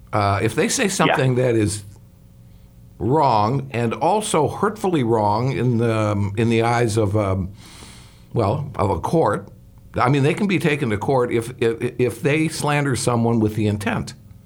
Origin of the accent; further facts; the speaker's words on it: Ireland; I'm Irish. Let's make it Irish.